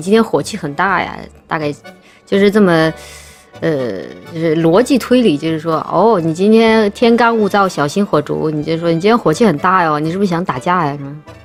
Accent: Chongqing, China; accent: Chongqing dialect; 就是我们重庆话里面就方言嘛

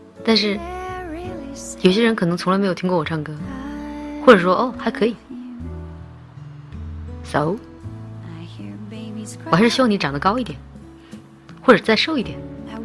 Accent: Ukraine; Chinese is a second language; 我不是黑人，我是白人，欧洲人，从乌克兰那边。你们知道乌克兰的妹子吗？就是皮肤白白的，眼睛大大的，个子小小的，就是我这种。

